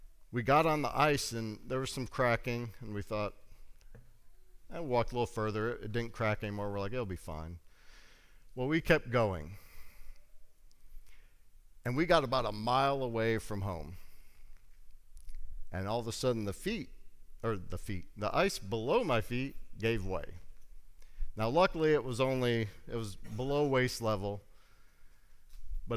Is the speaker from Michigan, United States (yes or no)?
yes; Michigan, United States; As a child, me and my friends I grew up in Michigan, and we used to go hiking through the woods